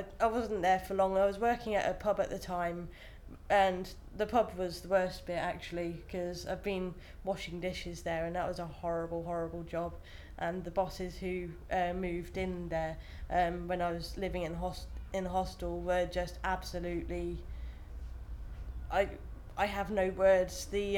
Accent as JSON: {"language": "English", "town": "Dartmouth", "region": "South West England", "country": "United Kingdom", "tie": "born or raised there", "also_born_or_lived": "New Forest / Saudi Arabia", "said": "I was born in Devon, 1983, lived in sort of the Dartmouth area until I was about nine. Then my mum and stepdad moved to the New Forest for a couple of years."}